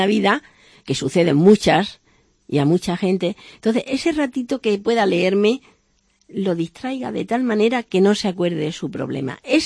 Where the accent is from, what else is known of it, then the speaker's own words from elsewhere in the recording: Cáceres, Extremadura, Spain; yo adoro mi tierra, porque ¿quién no quiere a su madre? Mi tierra es mi madre, es Cáceres.